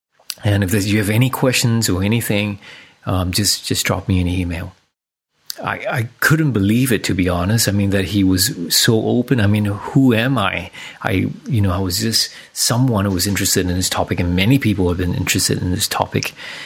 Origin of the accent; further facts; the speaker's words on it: Singapore; moved away as an adult; now in Perth, Australia; leave Singapore, my home country, moved to Australia, where my wife and I packed our bags and came to Perth to do this 3-4 year long meditation on this topic.